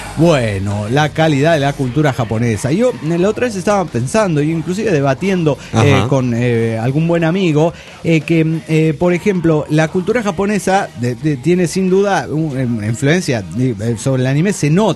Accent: Juliaca, Puno, Peru; de Juliaca, Perú.

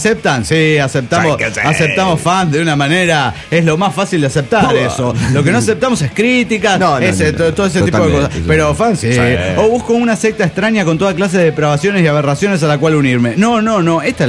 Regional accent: Texcoco, State of Mexico, Mexico; quedan invitados a la Feria del Caballo en mi tierra texcocana.

